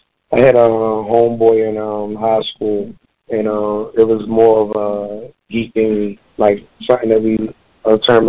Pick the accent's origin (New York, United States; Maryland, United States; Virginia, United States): Maryland, United States; Baltimore; Well, I'm from Baltimore, Maryland. A lot of people call it Baltimore. A lot of people call it Murderland.